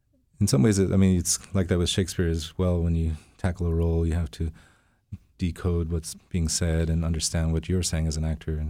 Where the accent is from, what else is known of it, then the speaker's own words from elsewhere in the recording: Arctic Village, Alaska, United States; I grew up in Arctic Village, which is north of here. And my family is also from Fort Yukon.